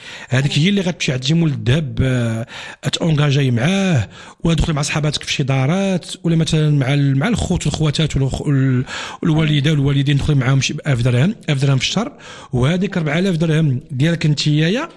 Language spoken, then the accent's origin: Arabic; Morocco; حنايا مغاربه وكنعرفوا بعضياتنا،